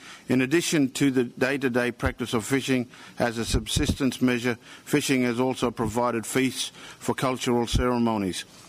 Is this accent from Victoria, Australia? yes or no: no; New South Wales, Australia; In my home state of New South Wales